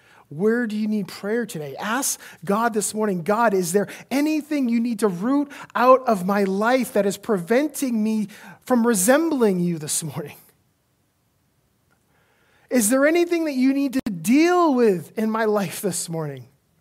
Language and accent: English; Maine, United States; accent: Maine; Man, that was a Mainer right there. My Maine accent came out right there.